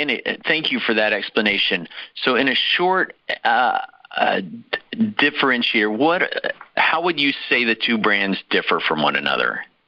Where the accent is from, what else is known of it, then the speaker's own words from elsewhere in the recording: Dallas, Texas, United States; I heard Dallas area, which is my hometown.